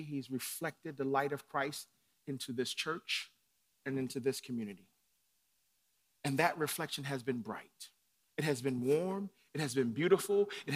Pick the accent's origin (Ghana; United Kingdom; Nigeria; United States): Nigeria; I'm a Nigerian, and we have a saying that if you love me privately, don't hate me publicly.